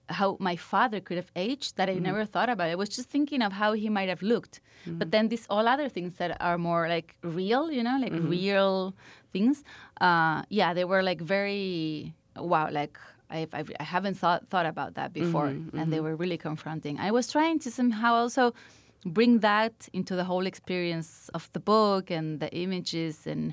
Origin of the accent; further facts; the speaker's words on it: Buenos Aires, Argentina; What I did is I placed ads in the newspaper in my hometown in Buenos Aires.